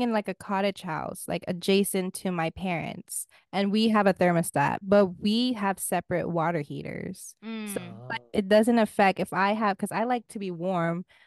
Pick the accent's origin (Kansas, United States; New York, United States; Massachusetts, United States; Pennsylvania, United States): New York, United States; Queens; Start a war because I grew up in Queens.